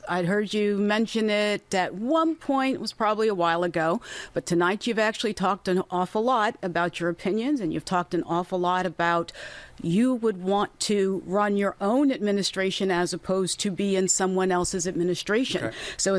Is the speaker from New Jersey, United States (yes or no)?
no; Virginia, United States; Hi, Stephen. … I'm from Northern Virginia.